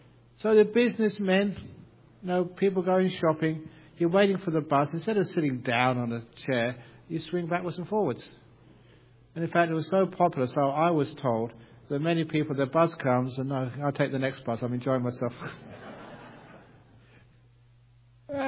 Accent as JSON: {"language": "English", "region": "England", "country": "United Kingdom", "tie": "born there", "said": "I was born in England, and I got many relations in the town called Stoke-on-Trent in the Midlands of England."}